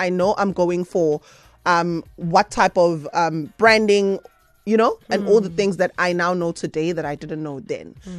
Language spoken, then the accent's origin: English; South Africa; True nature of being a South African, see a panda.